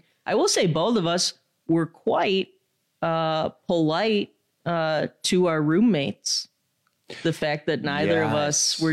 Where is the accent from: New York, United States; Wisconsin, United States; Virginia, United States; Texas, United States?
Wisconsin, United States; West Allis; because I'm from West Allis. So it's like I just went to college in Kenosha and then just moved back when that was done.